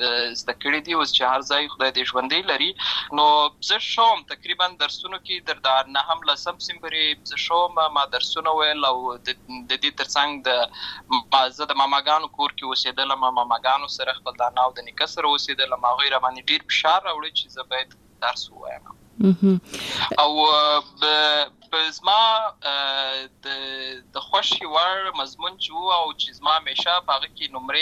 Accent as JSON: {"language": "Pashto", "town": "Lashkar Gah", "region": "Helmand", "country": "Afghanistan", "tie": "born or raised there", "also_born_or_lived": "Uruzgan", "said": "زه په اصل کې د ورزغان ولایت یم اما زه په هلمند ولایت لشکرګاه کې پیدا شوی یم اما د لوی سوی یم او عملته مې ښوونځی لسته ده"}